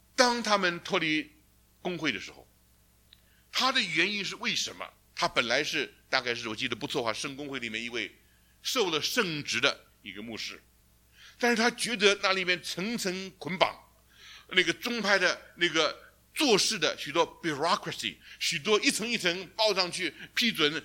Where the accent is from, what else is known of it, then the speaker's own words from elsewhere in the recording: China; now in United States; 因为我们身为中国人，我们一定有中国人的背景，因为我们来到美国不知不觉受美国的影响